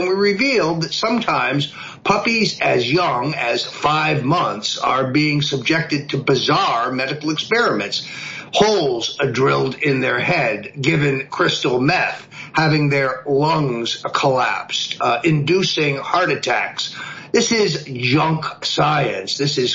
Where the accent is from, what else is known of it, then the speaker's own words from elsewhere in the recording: Florida, United States; Congressman Brian Mast of my home state of Florida sponsored legislation